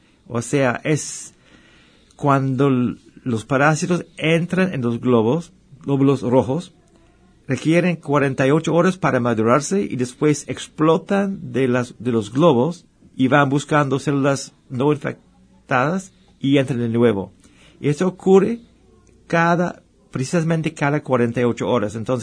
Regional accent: Canada; yo soy canadiense y nosotros hicimos un viaje una vez hace unos años y como pasamos hasta Nayarit y cuando volvimos al Canadá

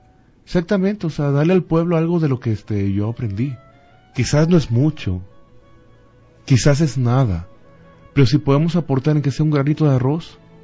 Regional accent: Mexico City, Mexico; also born or lived in El Grullo; es mi pueblo, yo nací en el Grullo. Pero sin embargo, mi vida estaba en Ciudad de México, 21 años, toda mi vida.

